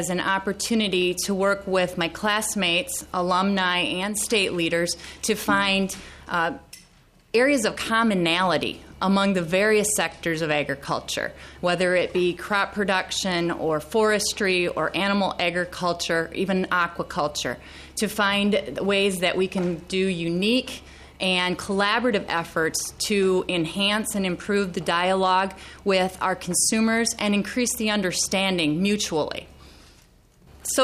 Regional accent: Altura, Iowa, United States; I'm from Altura, Monona County.

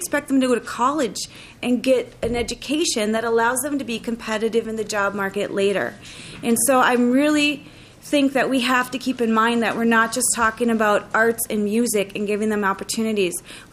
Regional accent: Cambridge, Minnesota, United States; Oh, Cambridge Iciante.

